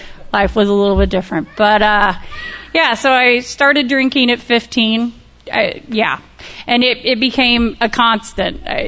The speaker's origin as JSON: {"language": "English", "town": "St. Louis", "region": "Missouri", "country": "United States", "also_born_or_lived": "Springfield, United States", "said": "Like Jeannie said, I'm from St. Louis, and I'm blessed to be here today."}